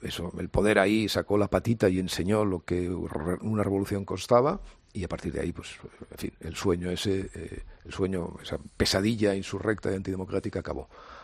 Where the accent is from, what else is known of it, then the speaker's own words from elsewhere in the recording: Catalonia, Spain; como catalanes de Socarrel